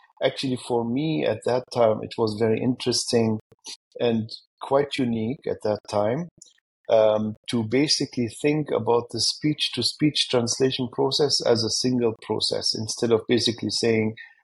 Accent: Germany; English is a second language; being bilingual myself, so I have Syrian origins, was born and raised in Germany, so I speak German and Arabic fluently.

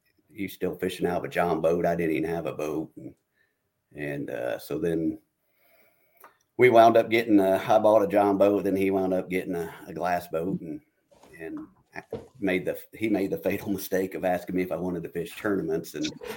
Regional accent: Anderson, Indiana, United States; now in Indiana, United States; That's where I live now. Down just north of Evansville. But I grew up in Anderson, just south of Rex there.

